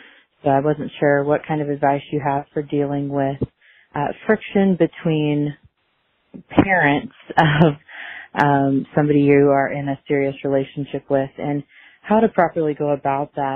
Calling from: Texas, United States; I'm calling from Texas.

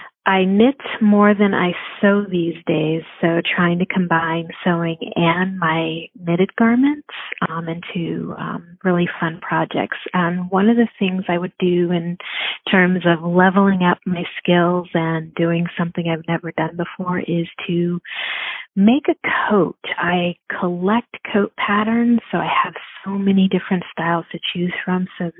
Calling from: Connecticut, United States; I'm calling from Connecticut.

